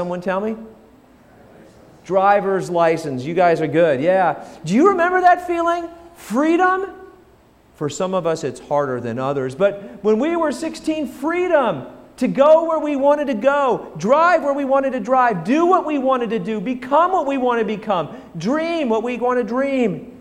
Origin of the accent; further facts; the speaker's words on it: Colorado, United States; I was born in Colorado, grew up in Colorado in the Rocky Mountains.